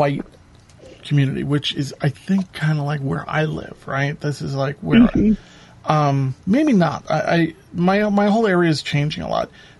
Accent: New York, United States; Growing up in New York, and it sounds like you had a similar kind of upbringing, you're just friends with everybody.

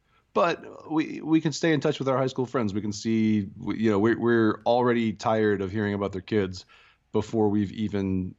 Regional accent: Fairview Heights, Illinois, United States; I lived in Fairview Heights, Illinois, is where I grew up, and went to high school in Belleville, Illinois.

